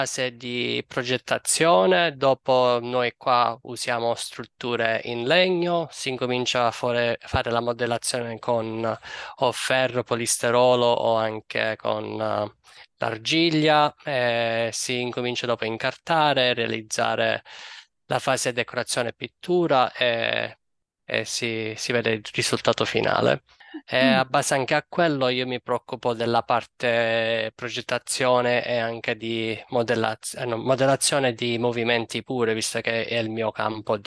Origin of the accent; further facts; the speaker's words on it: Sciacca, Sicily, Italy; now in United States; Come sapete, vengo da Sciacca